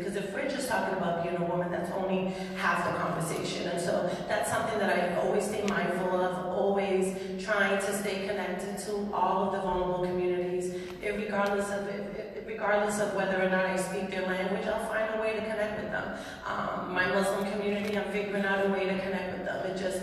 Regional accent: Chelsea, Massachusetts, United States; For me, what I bring is I grew up in Chelsea, and I fell into the street culture that often sucks many of our young people in urban communities like Chelsea.

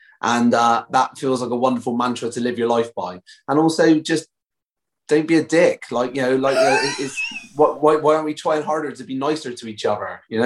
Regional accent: Bristol, South West England, United Kingdom; accent: Bristolian; my Bristolian accent was like, are you Irish or are you Australian?

